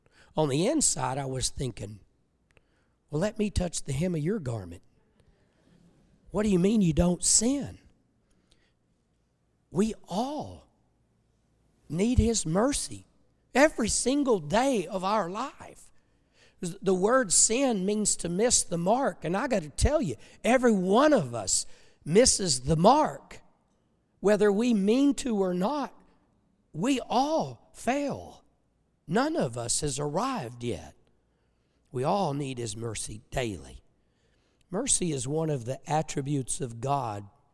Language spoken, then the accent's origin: English; United States; I'm an American. I'm a patriot. I have been all my life.